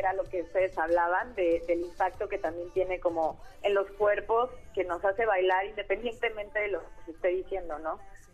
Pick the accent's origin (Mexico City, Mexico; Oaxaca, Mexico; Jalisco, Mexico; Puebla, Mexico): Mexico City, Mexico; soy música de la Ciudad de México